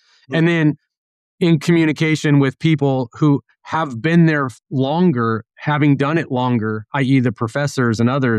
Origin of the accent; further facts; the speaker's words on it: California, United States; now in Tennessee, United States; I'm a 50-year-old man. I've only lived as long as I've lived. I grew up in California. I live in Tennessee.